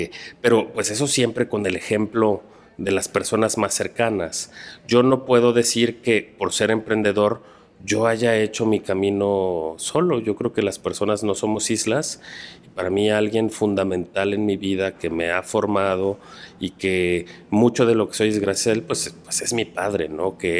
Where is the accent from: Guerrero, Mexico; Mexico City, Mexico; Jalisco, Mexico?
Jalisco, Mexico; Guadalajara; Pero yo soy un tapatío de una familia unida